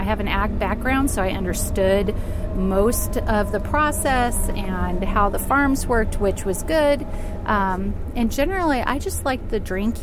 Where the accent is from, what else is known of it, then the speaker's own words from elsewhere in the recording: Jupiter, Florida, United States; Well, I am from Jupiter, Florida.